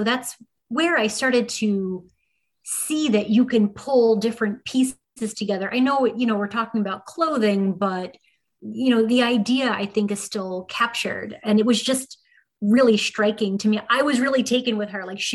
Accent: Brooklyn, New York, United States; I grew up here in Brooklyn, New York. We had a big Italian family in southern Brooklyn. We also have family that lives in Calabria in southern Italy.

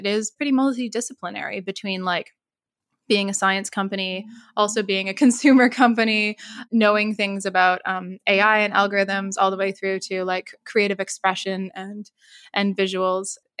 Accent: Canada; now in London, United Kingdom; I was living in London, which is where Last.fm was based, even though originally I'm from Canada.

